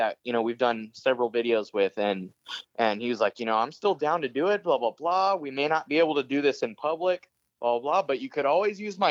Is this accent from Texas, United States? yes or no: yes; Texas, United States; so we're from Texas, but we had a run up to Chicago.